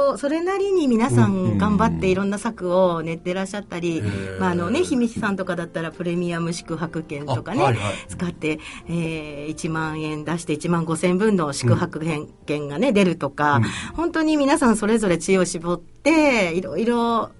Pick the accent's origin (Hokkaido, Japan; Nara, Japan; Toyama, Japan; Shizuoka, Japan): Toyama, Japan; Imizu; 射水市、あの新港地区なので生まれも育ちも新港の方になりまして、